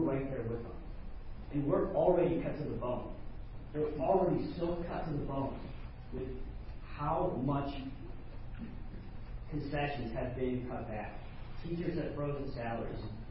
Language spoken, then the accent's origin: English; Ohio, United States; now in Marysville, United States; It reminds me of the small town that I grew up in the Cleveland area.